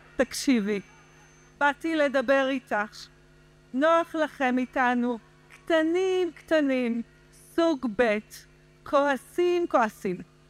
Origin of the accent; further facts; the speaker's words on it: Kiryat Shmona, Northern District, Israel; נולדתי כבת שישית למשפחה של עולים חדשים שהתיישבו בקריית שמונה ב-1951.